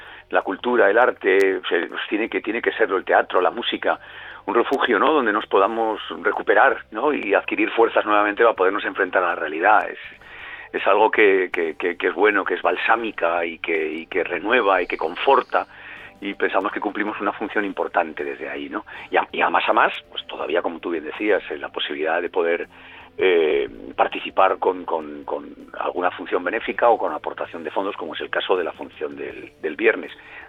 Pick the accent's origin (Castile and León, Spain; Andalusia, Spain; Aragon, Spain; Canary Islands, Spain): Aragon, Spain; Zaragoza; Yo soy zaragozano